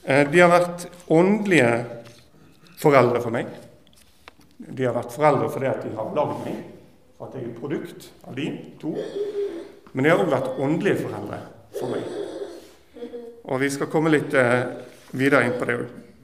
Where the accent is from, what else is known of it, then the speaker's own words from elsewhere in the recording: Vestland, Norway; Og jeg er fra Nordhordland. Jeg vokste opp i Nordhordland.